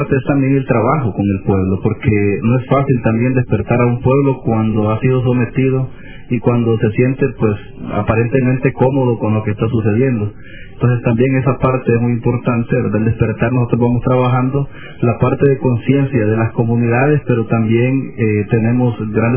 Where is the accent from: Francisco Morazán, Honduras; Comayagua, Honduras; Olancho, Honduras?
Olancho, Honduras; Salamá; Yo soy de Salamá, exactamente.